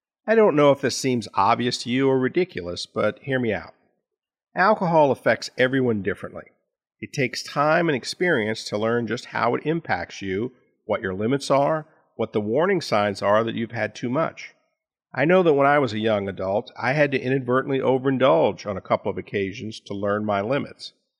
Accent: New Orleans, Louisiana, United States; As a young man growing up in New Orleans, the drinking age for me was 18.

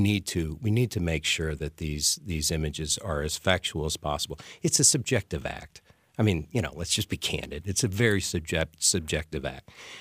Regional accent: LeClaire, Iowa, United States; David and I are both from small towns. I'm from LeClaire, Iowa.

